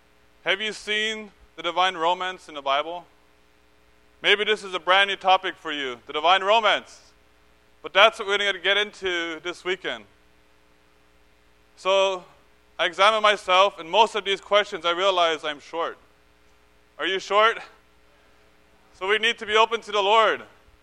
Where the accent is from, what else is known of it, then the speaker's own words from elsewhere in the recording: Montreal, Quebec, Canada; I'm from Montreal, and I'm here to gain Christ with you.